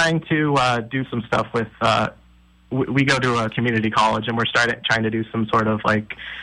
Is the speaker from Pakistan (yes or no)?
no; New Hampshire, United States; So our thing is like where I'm from New Hampshire, everybody that's on the podcast and that runs our site is from New Hampshire as well.